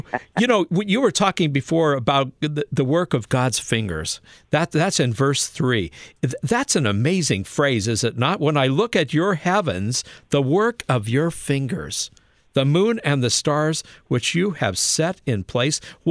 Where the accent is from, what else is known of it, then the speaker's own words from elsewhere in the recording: Wyoming, United States; You know, I grew up in Wyoming, Ingo.